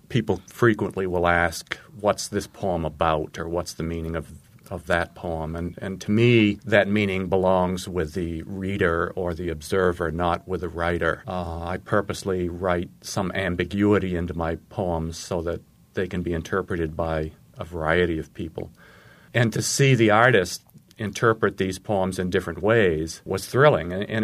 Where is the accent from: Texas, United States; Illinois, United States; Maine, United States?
Maine, United States; accent: Maine; I haven't completely lost my accent.